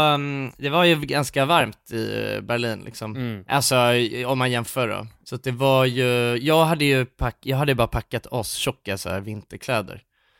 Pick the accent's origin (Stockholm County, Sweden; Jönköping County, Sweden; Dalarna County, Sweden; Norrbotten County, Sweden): Stockholm County, Sweden; Stockholm